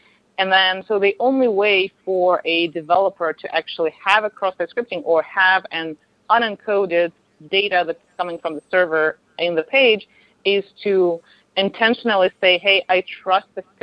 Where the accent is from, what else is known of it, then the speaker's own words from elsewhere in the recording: Russia; moved away; also born or lived in Europe / United States; So, I'm from Russia originally. I worked in Europe. I worked in the U.S.